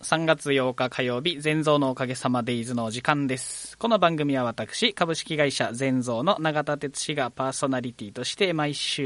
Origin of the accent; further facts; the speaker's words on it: Takae, Kagoshima, Japan; 私の地元高江町